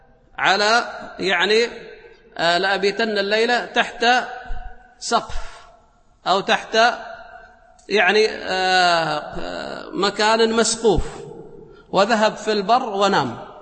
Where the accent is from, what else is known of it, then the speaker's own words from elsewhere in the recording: United Arab Emirates; قال باللهجة مثلا المحلية هنا عندنا في الإمارات